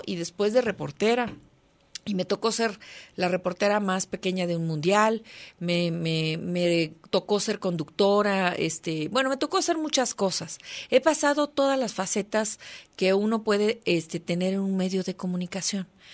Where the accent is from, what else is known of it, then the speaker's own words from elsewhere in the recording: Guadalajara, Jalisco, Mexico; Yo soy nacida en Guadalajara. Soy orgullosa tapatía, mi mamá también es orgullosa tapatía, mi papá es de origen oaxaqueño, mi abuela juchiteca, entonces pues es una mezcla ruda ahí, ¿no? Una extraña mezcla ruda